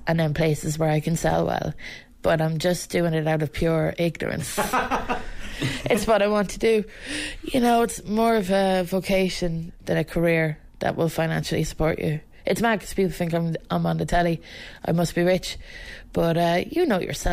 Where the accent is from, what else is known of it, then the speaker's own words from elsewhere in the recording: Ballymore, Westmeath, Ireland; because I'm from Ballymore, which is just outside Mullingar